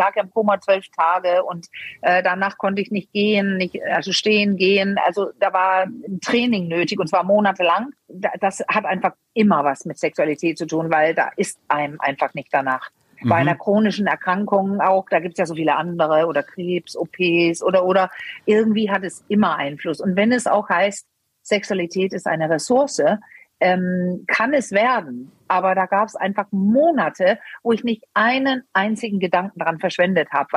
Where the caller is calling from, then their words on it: Denmark; Danke euch, bin ich aus Dänemark zugeschaltet.